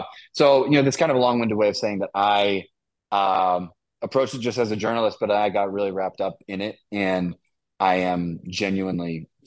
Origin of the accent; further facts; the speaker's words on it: California, United States; Man, well, I was born and raised in the East Bay.